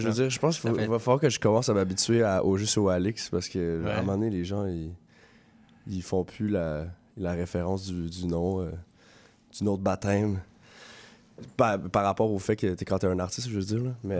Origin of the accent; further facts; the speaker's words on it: Sainte-Thérèse, Quebec, Canada; J'ai grandi à Sainte-Thérèse. Fait que c'est ça, très banlieue.